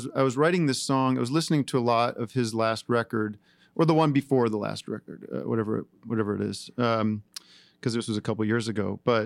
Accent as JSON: {"language": "English", "town": "Philadelphia", "region": "Pennsylvania", "country": "United States", "said": "But I know Kurt. I mean, we're both from Philly"}